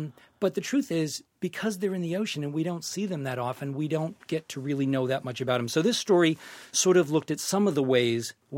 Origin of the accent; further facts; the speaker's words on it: Massachusetts, United States; Born and raised in Massachusetts